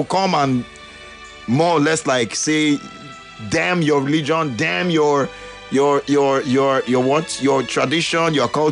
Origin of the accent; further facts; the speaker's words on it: Buea, Southwest Region, Cameroon; born there; I was born in Boya, I think in Cameroon, Boya, you think maybe it's French. It's an English-speaking part of the country. And that place used to be part of Nigeria.